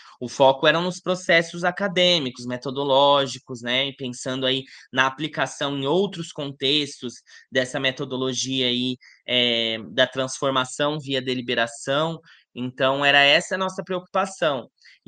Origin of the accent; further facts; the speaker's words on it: Brazil; mas principalmente enquanto brasileiros, pensar nessas questões de imigração para Portugal